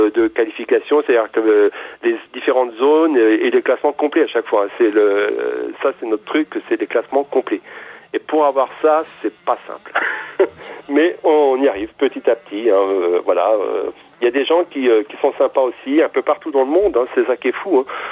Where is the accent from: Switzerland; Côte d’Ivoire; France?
France; Châteaudun, Centre-Val de Loire; je suis originaire de Châteaudun